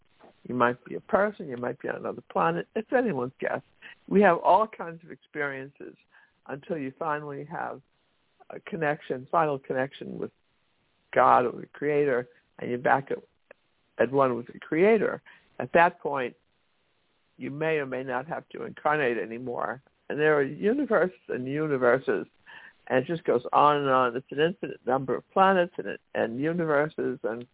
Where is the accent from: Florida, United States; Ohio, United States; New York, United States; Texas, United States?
New York, United States; I'm a New Yorker, and I know how expensive these hotels are and how well-maintained they are.